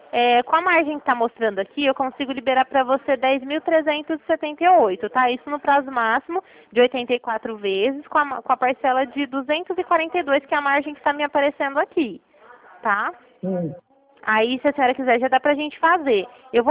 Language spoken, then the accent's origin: Portuguese; Ribeirão Preto, São Paulo, Brazil; Não, eu sou de Ribeirão Preto